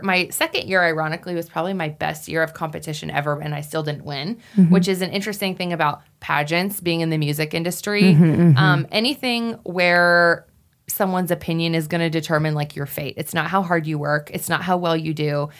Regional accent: Wyoming, United States; Is like I grew up going to them. The Miss Wyoming pageant was held in my hometown.

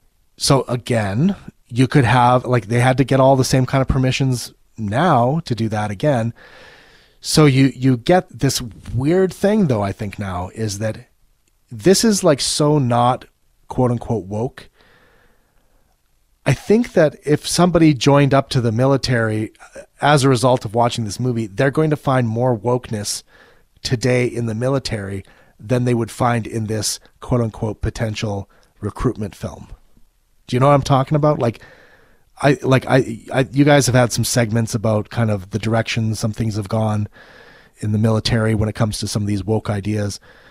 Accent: Canada; as the listener knows, and you know, I'm not an American, I'm a Canadian.

